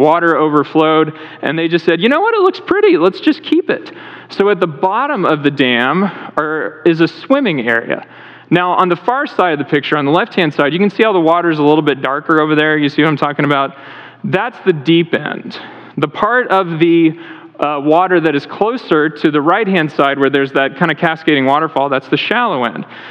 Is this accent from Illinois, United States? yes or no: no; Texas, United States; Okay, I'm from Texas. The Path of Totality ran right through the state of Texas.